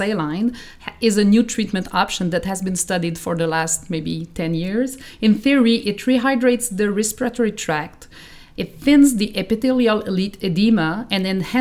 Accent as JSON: {"language": "English", "country": "Canada", "said": "being Canadian, one of those languages is, of course, French, and everybody recognized the accent already."}